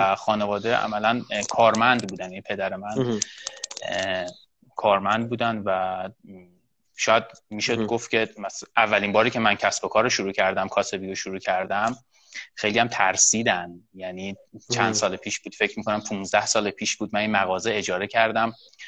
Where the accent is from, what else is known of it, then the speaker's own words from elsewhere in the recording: Tehran, Tehran Province, Iran; born there; من متولد تهرانم، اصلیتم حالا پدر اصفهانی بودند و 1367 به دنیا آمدم، اسفند 67.